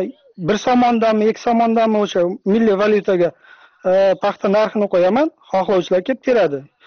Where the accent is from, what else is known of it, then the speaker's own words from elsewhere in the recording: Tajikistan; Uzbek is a second language; men O'zbekistondan emasman, Tojikistondanman.